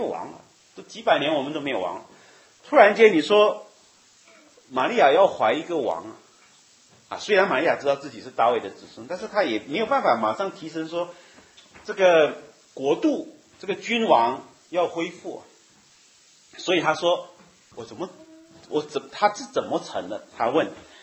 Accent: Malaysia; 我是马来西亚人

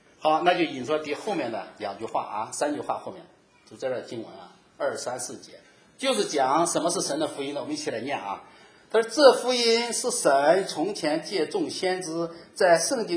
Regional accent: China; 我们中国人有一句俗话叫学而优则仕，对吧？

